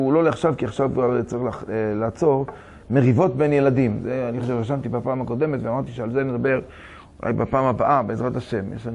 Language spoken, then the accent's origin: Hebrew; Kiryat Motzkin, Haifa District, Israel; born there; אני נולדתי בקריית מוצקין, היו שם מעט מאוד דתיים